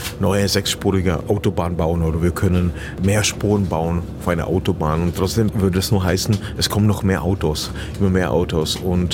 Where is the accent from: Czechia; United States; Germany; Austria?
Czechia; Lomnice nad Popelkou, Liberec Region; wie meine Kleinstadt im böhmischen Paradies in Tschechien, wo ich herkomme. 1906 Lomnice nad Popelkou, so heißt der Ort